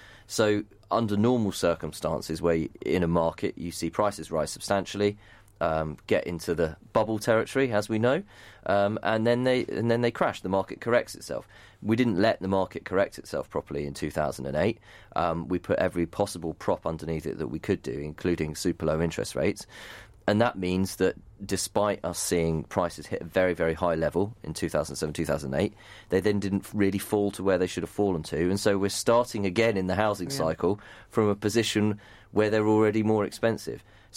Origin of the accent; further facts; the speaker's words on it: Harpenden, East of England, United Kingdom; Now, I know this area because I grew up in Harpenden.